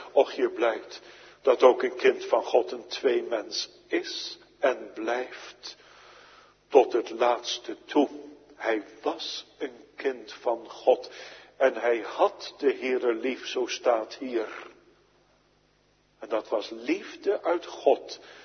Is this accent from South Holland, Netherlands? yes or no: yes; The Hague, South Holland, Netherlands; Ik zat als kind in Den Haag-Zuid aan de Leiweg, Hoeksteenwijklaan